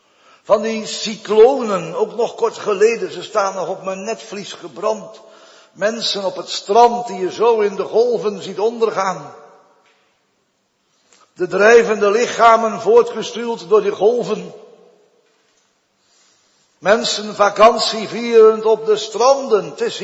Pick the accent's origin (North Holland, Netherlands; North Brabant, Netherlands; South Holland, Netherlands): South Holland, Netherlands; Vlaardingen; Vroeger, bij ons thuis in Vlaardingen in de Merelaan, nummer 37, in de Bettelwijk, zei mijn moeder altijd als het onweerde tegen alle kinderen, we hadden de zeven thuis